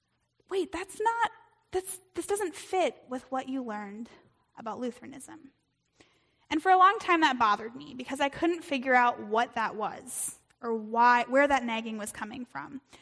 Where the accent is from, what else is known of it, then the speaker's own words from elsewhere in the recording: Iowa, United States; I spent my childhood in the eastern part of Iowa. I grew up in the Lutheran Church